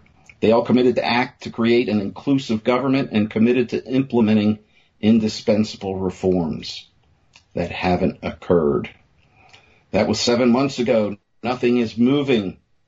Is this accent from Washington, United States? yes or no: no; Pennsylvania, United States; Many, like Pennsylvania, which is my home state, restricted applications to certain days of the week